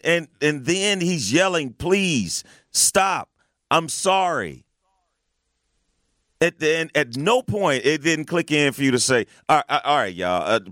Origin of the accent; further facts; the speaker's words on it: East St. Louis, Illinois, United States; I mean, I grew up in the hood. I grew up in East St. Louis, Illinois. At one point, the murder capital of the United States.